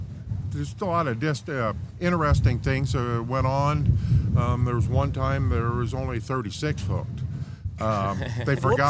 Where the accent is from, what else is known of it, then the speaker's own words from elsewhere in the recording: Iowa, United States; I'm originally from Iowa, yeah.